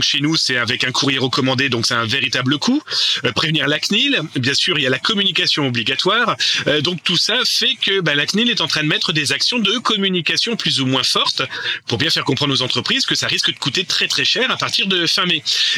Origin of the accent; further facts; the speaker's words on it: France; c'est ça, chez nous en France